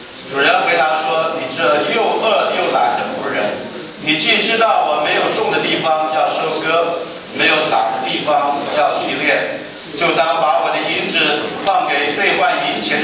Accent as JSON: {"language": "Chinese", "country": "China", "said": "今天身为一个中国人，我想我们都为着中国能够强盛，我们感到高兴"}